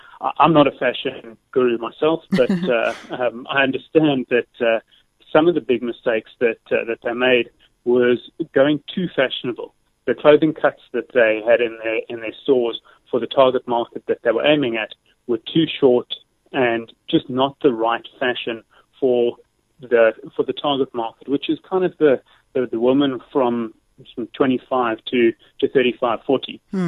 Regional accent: South Africa; a business that frankly has not performed as well as we as South African investors in Woolworths would have hoped

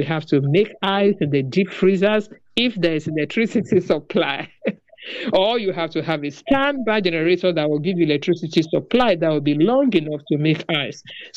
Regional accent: Nigeria; when I returned back to my home country, Nigeria.

